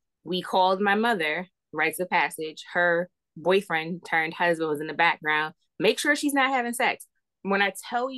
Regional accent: Maryland, United States; also born or lived in East Cleveland, Ohio; So, like, I grew up in East Cleveland, but I was raised in Maryland.

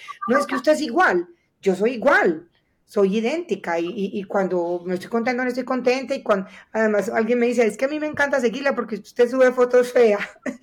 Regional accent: Medellín, Antioquia, Colombia; yo soy la octava, como buena familia paisa de Medellín, Colombia, que son de muchos hijos, y soy la menor, la última?

